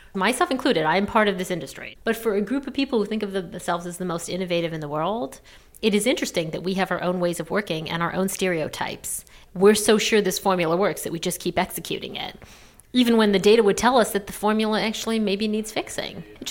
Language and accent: English; Canada; moved away as an adult; now in United States; I grew up in Canada. I moved down to New York after college